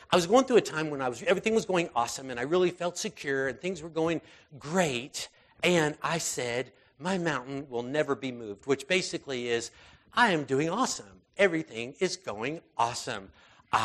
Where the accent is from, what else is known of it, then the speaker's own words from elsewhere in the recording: United States; I'm a lot more comfortable saying, I am thankful to God that I'm an American. I'm a little bit less comfortable saying I'm proud to be an American